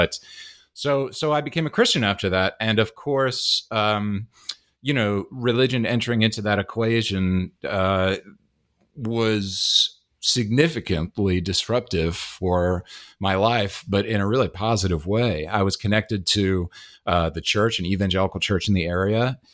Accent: Hyde Park, New York, United States; north of the city, from a town called Hyde Park, New York. Absolutely loved where I'm from. I love my hometown. I love Hyde Park, New York. I miss it so, so much. Dutchess County.

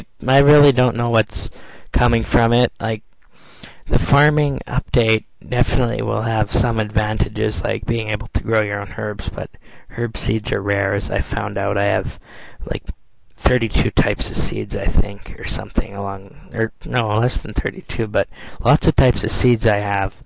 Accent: Edmonton, Alberta, Canada; Then there's also the idea that here in my hometown of Edmonton, that the university here discovered the ability to use a molecule to control electric current

